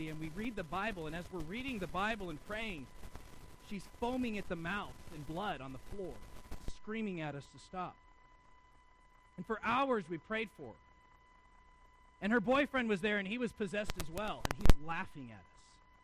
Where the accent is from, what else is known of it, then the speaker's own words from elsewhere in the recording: United States; oh, she's just got to be on drugs, because I'm an American. And we don't really deal with that.